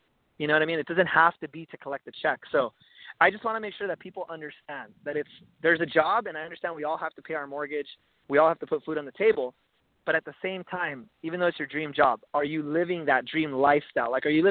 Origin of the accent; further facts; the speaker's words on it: California, United States; well, I'm from Southern California. So kind of growing up, like listening to people like Steve Harvey and things like